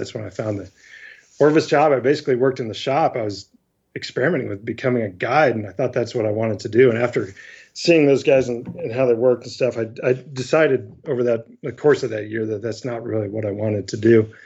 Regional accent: Ohio, United States; I grew up in Northwest Ohio, and I had a fly rod that somebody gave me

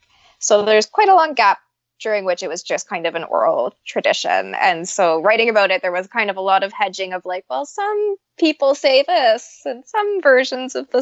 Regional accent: Canada; because I'm French Canadian

